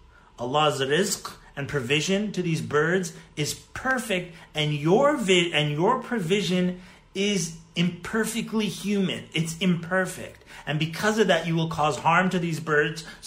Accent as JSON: {"language": "English", "town": "Winnipeg", "region": "Manitoba", "country": "Canada", "tie": "born or raised there", "said": "when I was a little kid growing up in Winnipeg"}